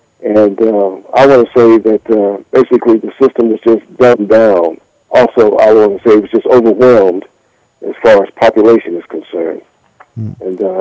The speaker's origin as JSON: {"language": "English", "region": "California", "country": "United States", "tie": "born or raised there", "said": "Southern California. I was raised in Los Angeles County."}